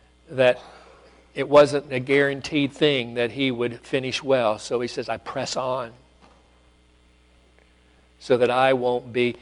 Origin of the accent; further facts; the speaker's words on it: Knoxville, Tennessee, United States; Many of you all know that Knoxville's my hometown. Cedar Springs Presbyterian, which is off the Cedar Bluff in Kingston Pike, is my home church. It's the church I was raised in.